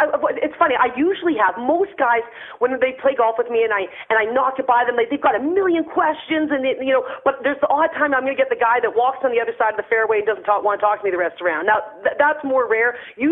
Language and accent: English; Canada; I'm from Canada.